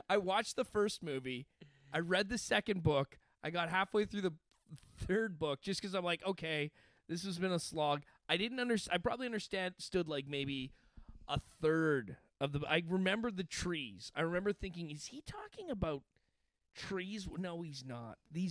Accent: Canada; They figured out now that I'm from Canada.

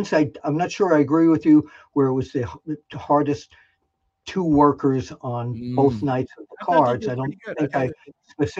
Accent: New York, United States; now in Philadelphia, United States; You know, living here in Philly, even though I'm a New Yorker, but living here in Philadelphia

